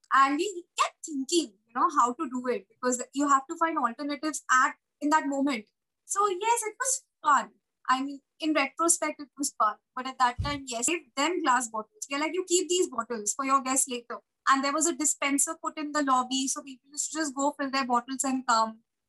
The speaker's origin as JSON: {"language": "English", "town": "Kolkata", "region": "West Bengal", "country": "India", "tie": "born or raised there", "also_born_or_lived": "Uttar Pradesh", "said": "I'm from UP, born and brought up in Calcutta."}